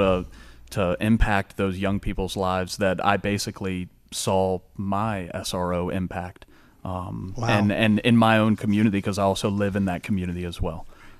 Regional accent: Newport News, Virginia, United States; So I'm from Newport News. I was born and raised in Newport News, went to Denby High School.

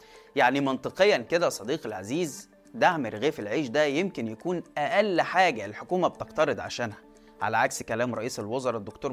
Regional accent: Egypt; صعبة ومحتاجة مطاحن مش متوفرة عندنا في مصر

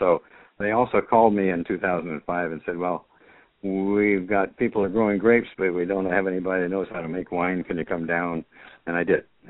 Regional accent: Ithaca, New York, United States; it was near my hometown of Ithaca.

